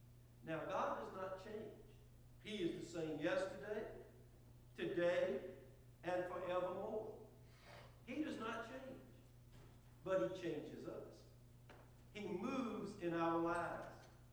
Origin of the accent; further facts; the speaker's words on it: South Carolina, United States; No, I'm from Low Country, South Carolina. And growing up in Low Country, South Carolina, we used to go to, not that regularly, but we would go to some of the beaches on Edisto Island